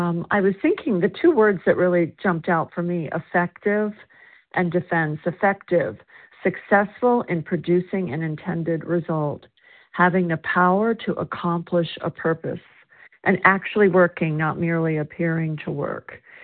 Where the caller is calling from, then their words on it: South Carolina, United States; and I'm calling from South Carolina.